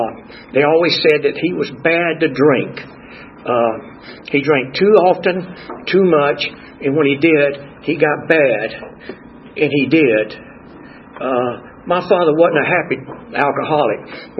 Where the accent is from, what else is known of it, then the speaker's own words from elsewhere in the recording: Lanett, Alabama, United States; born there; I was born in Lynette, Alabama, small mill town.